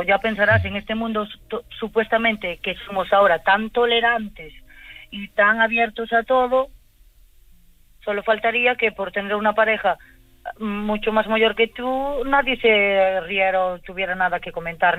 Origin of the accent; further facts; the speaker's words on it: Cambados, Galicia, Spain; Sí, soy de Cambados.